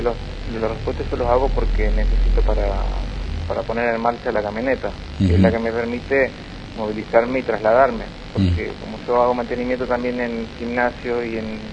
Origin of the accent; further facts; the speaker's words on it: Rosario, Santa Fe, Argentina; also born or lived in Paraná; Sí, a los 8 años en Rosario empecé a correr. Yo nací acá en Paraná, viví en Rosario desde los 6 a los 14.